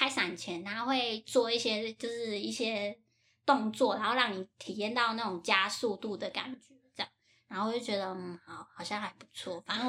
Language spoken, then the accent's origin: Chinese; Taiwan; 其实我跟他不是一伙，我是台湾来的